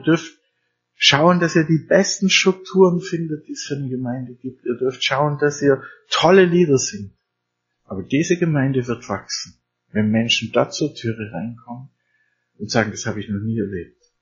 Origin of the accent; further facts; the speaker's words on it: Bavaria, Germany; gerade bei uns im Bayerischen Wald ist es so interessant